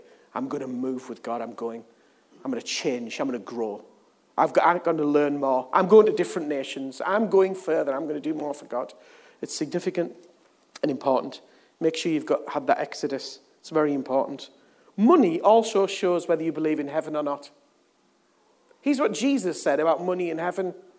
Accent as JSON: {"language": "English", "region": "England", "country": "United Kingdom", "said": "Because I'm English. I'm English."}